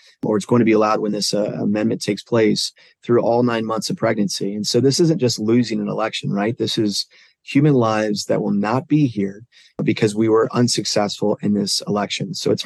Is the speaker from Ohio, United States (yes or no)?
yes; Ohio, United States; even here in my hometown. And I live in a pretty conservative place here in Northwest Ohio.